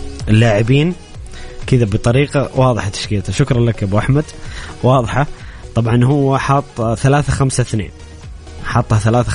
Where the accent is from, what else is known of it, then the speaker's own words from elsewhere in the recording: Saudi Arabia; وحنا كجمهور سعودي متعطشين جدا أنه نشوف المنتخب بطل